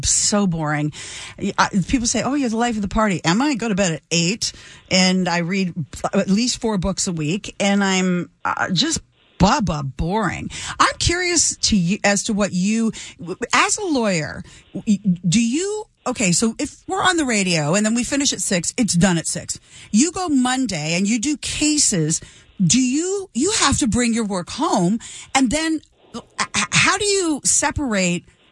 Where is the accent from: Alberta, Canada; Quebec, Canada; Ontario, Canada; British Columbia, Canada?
Ontario, Canada; Toronto; you're from the West and I'm from Toronto.